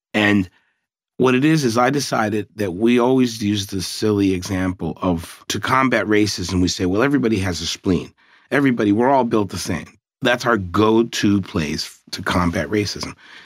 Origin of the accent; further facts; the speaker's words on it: Brooklyn, New York, United States; from Brooklyn. I'm proud of who I am.